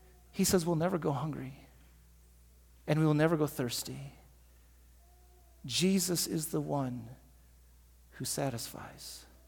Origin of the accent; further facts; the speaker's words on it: Iowa, United States; my hometown that I grew up in Northwest Iowa.